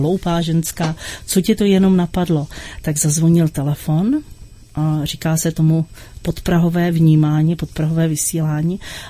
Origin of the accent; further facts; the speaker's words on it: Plzeň, Plzeň Region, Czechia; moved away as an adult; co jsem se vzdálila z Plzně